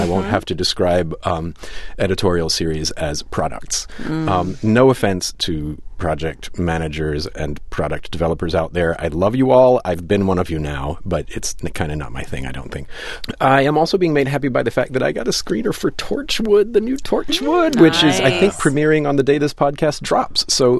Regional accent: Deep South, United States; It's important to note that I grew up in the Deep South, so I know that this kind of thing exists.

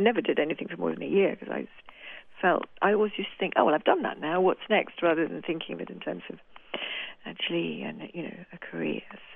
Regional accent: York, Yorkshire and the Humber, United Kingdom; moved away as an adult; now in Edinburgh, United Kingdom; I'm from York, which is in Yorkshire, in North Yorkshire, and I've lived in Edinburgh. I've lived in Scotland most of my adult life. I've lived in Edinburgh now for 16 years, although I miss Yorkshire a lot

